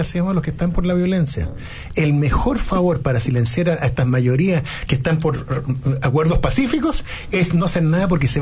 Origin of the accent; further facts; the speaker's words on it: Chile; como mestizo chileno